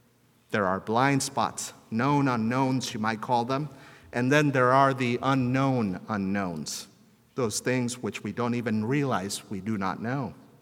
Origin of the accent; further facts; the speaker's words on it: Pacific Northwest, United States; also born or lived in South; I grew up in the Northwest. I have spent plenty of time in the sweltering heat of the South.